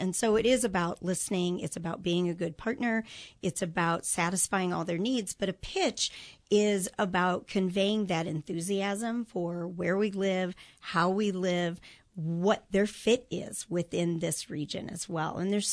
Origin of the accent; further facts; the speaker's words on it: Illinois, United States; I mean, I grew up in the Chicago suburbs. And when my husband was offered a job here